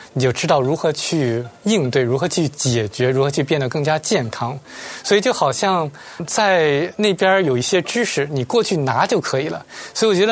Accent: Beijing, China; now in Los Angeles, United States; 我现在是洛杉矶的法庭翻译。我出生于北京，在北京读的小学和初中。

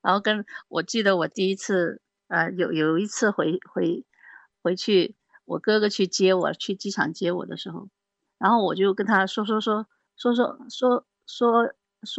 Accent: Jiangxi, China; moved away; 我们在江西都要吃辣的嘛，那这边都是比较清淡的。

